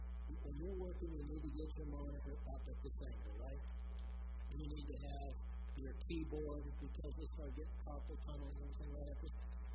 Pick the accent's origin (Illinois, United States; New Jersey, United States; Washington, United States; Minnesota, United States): Minnesota, United States; Virginia; born there; Virginia and Everett, Minnesota, where my dad was born, and I was born in Virginia